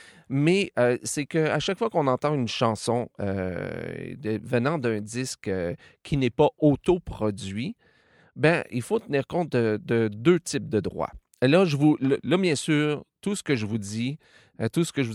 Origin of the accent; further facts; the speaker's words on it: Quebec, Canada; je suis Québécois, donc je vis au Canada.